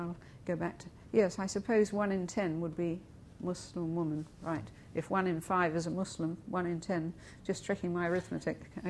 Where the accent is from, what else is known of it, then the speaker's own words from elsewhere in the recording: United Kingdom; I come from Britain, as you've already gathered, I'm sure, and heard.